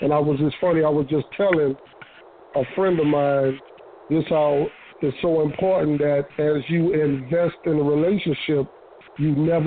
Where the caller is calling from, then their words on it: Marietta, Georgia, United States; Yeah, I'm calling from Marietta, Georgia.